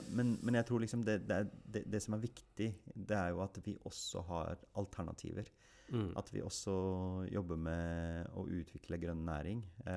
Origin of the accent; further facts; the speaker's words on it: Oslo, Norway; first language Urdu; Norwegian is a second language; jeg er født oppvokst på Bjølsen, og jeg skulle jo begynne på Bjølsen skole, og første skoledag så jo de på skolen at jeg kunne veldig lite norsk.